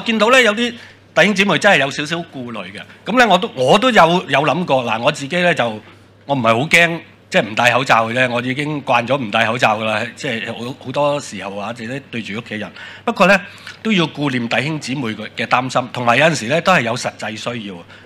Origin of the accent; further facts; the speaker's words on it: China; 我哋中国人咧一般未过新十五都仲拜紧年噶系嘛